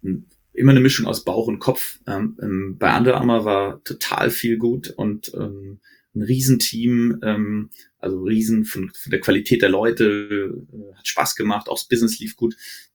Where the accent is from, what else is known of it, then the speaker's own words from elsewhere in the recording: Frankfurt, Hesse, Germany; also born or lived in Stuttgart; Also ich bin Frankfurter Jung, also ein Hesse, war danach ein Schwabe in Stuttgart